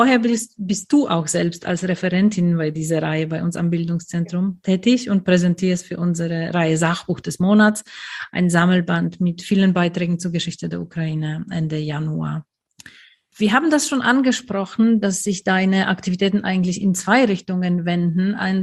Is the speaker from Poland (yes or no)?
yes; Poland; als Polin habe ich ein bisschen mehr Zugang, glaube ich, dazu